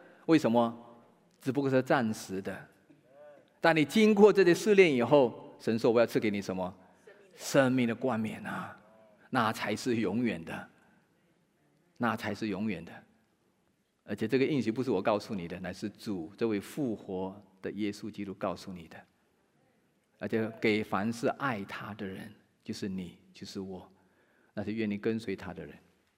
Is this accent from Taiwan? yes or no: no; China; 我们中国人都很喜欢金嘛，特别是纯金哈，99%以上的纯金啊。